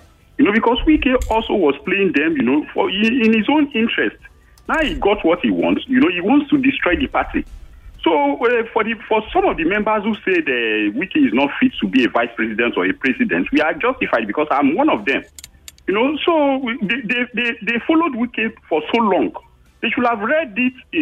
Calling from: Ekwe, Imo, Nigeria; I'm calling from Ekwe.

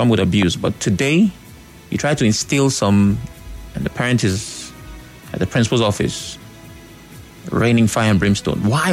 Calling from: Port Harcourt, Rivers, Nigeria; from Port Hackett.

